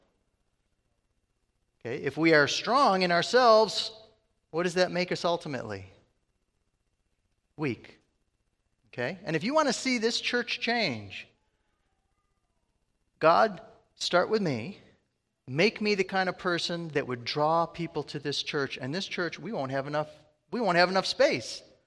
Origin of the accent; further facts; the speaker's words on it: Detroit, Michigan, United States; I was brought up in Detroit.